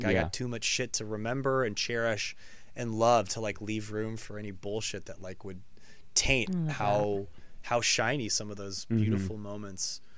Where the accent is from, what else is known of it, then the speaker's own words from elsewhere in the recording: San Francisco, California, United States; now in Los Angeles, United States; a fun like pilgrimage I would make growing up in San Francisco to San Diego to go to Comic-Con.